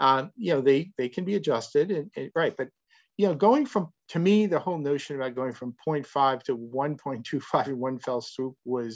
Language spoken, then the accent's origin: English; New York City, New York, United States; I grew up in New York City